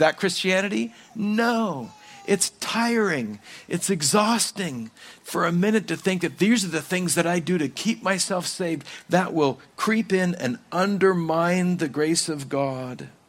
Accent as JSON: {"language": "English", "region": "California", "country": "United States", "said": "By the way, I would agree, I'm Californian, so I'm lazy."}